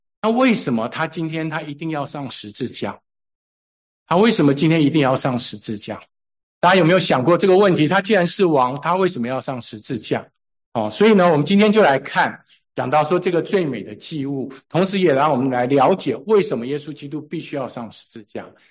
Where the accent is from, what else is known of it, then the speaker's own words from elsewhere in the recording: Taiwan; 我从小是在那个台湾乡下长大